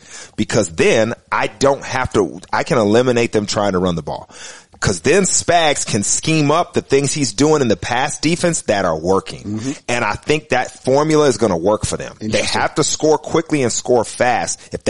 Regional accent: Texas, United States; I hate this because I am a Texan. You know that. I played most of my career there.

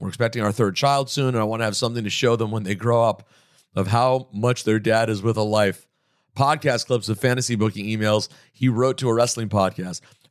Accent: Montreal, Quebec, Canada; One of the things I dearly miss from my hometown. Not sure how well you know Montreal

